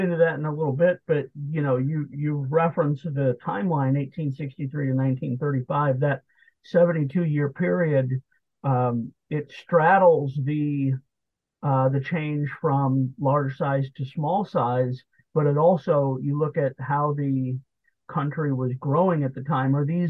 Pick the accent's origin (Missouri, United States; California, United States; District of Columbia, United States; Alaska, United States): Missouri, United States; St. Louis; I'm from St. Louis. You know, it would make sense for me to focus on St. Louis and then to a larger extent Missouri.